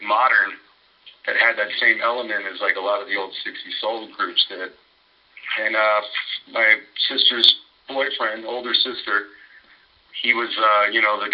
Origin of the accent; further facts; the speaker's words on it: United States; growing up in the United States, when people say they like reggae, the first thing that comes out afterwards is